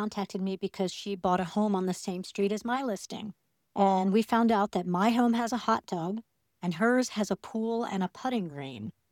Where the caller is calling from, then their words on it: Tucson, Arizona, United States; I'm calling from Tucson.